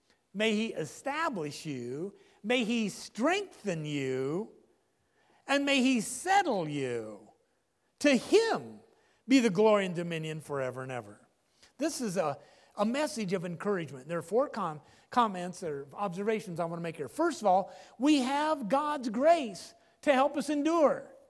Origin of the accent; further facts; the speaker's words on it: Iowa, United States; several hours south of where I grew up in Iowa